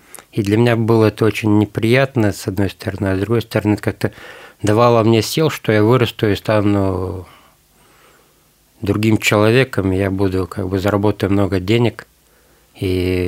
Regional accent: Moldova; мне 42 года. Родился я в Молдавии, на юге Молдавии, в селе очень большом. В этом селе живут болгары, гагаузы.

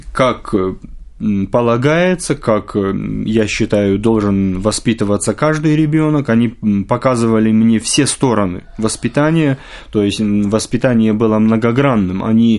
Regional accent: Kobrin, Brest Region, Belarus; born there; Я родился в Белоруссии, в городе Кобрине, это Брестская область.

